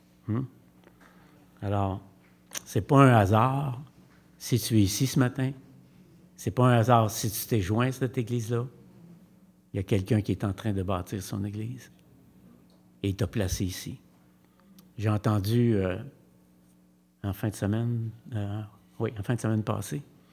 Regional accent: Drummondville, Quebec, Canada; Moi, je viens de Drummondville. Là. Les Anglais, t'es compte sur la main. J'ai jamais dit un mot en anglais.

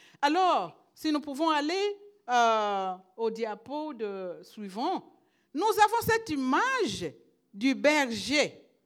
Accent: Quebec, Canada; chez nous ici, parce que je suis québécoise aussi.

